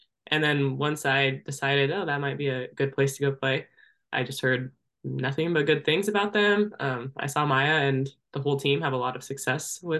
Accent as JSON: {"language": "English", "town": "Middleton", "region": "Idaho", "country": "United States", "said": "I'm from Middleton, so just right outside Caldwell."}